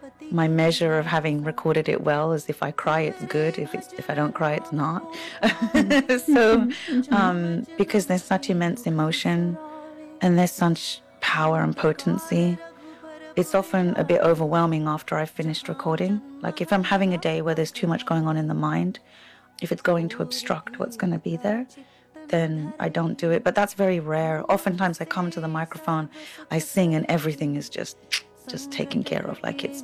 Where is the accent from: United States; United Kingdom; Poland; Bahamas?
United Kingdom; England; When you grow up in England as an Indian heritage kid, even though you're in England, I had this beautiful mix of this Western upbringing, but this kind of rooted kind of remembering of my ancestors and that culture in the home.